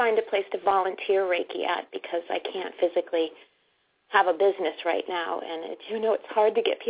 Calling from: Connecticut, United States; Connecticut.

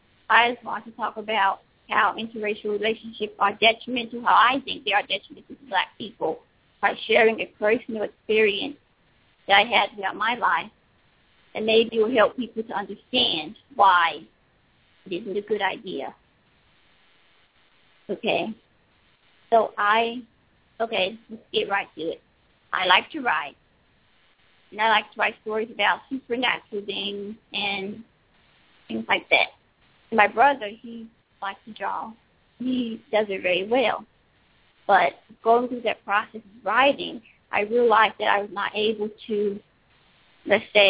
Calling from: Mississippi, United States; from Mississippi.

